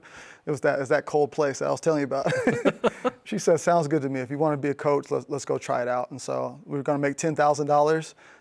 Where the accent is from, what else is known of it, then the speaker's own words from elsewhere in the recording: Fairfield, California, United States; so I could drive down from Davis back to my hometown in Fairfield.